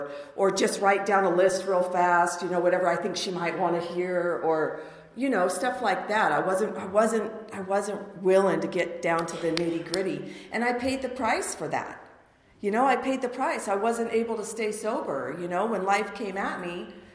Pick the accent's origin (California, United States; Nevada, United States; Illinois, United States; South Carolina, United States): California, United States; Palmdale; And I grew up here in Palmdale. East Side, Palmdale. These are my stomping grounds, you know. And it was a stretch to get me anywhere out of Palmdale.